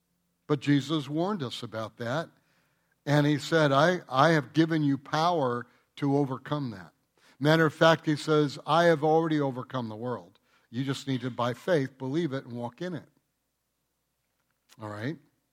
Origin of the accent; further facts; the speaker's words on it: Detroit, Michigan, United States; I was born and raised in Detroit, and then just outside of Detroit.